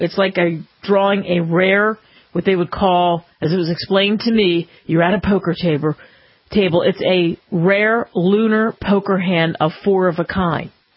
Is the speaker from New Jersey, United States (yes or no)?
yes; New Jersey, United States; We have Cop in New Jersey, not too far from my hometown